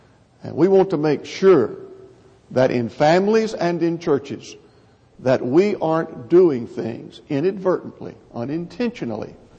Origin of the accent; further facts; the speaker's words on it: Texas, United States; You were raised in Indiana and I was raised in Texas, and I understand everything you're saying.